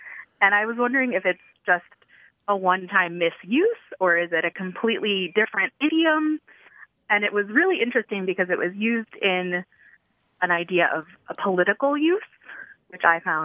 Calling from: Philadelphia, Pennsylvania, United States; I'm calling from Dallas by way of Philadelphia.

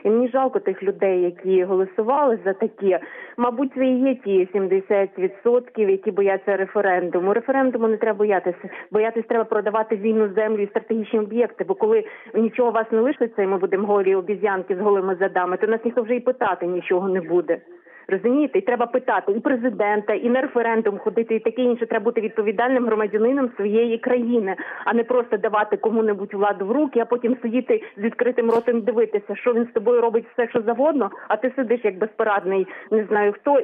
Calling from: Kyiv, Ukraine

